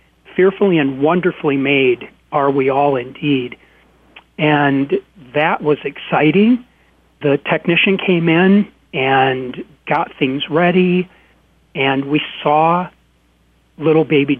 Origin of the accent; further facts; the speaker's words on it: Waverly, Iowa, United States; we buried that baby in my hometown, Waverly, Iowa, where I used to work in the cemetery. I dug graves in high school and college